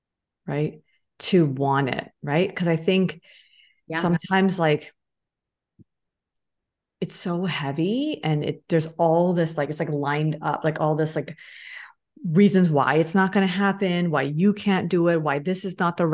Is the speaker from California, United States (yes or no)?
yes; Los Angeles, California, United States; as an educated woman born and brought up in the United States, Los Angeles, right? Pretty diverse, you would say